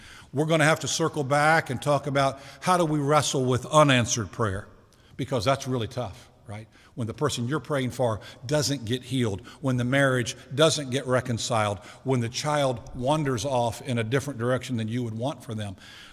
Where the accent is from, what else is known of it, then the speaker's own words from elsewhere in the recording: Eastern Shore, United States; I grew up on the Eastern Shore where they grew peanuts.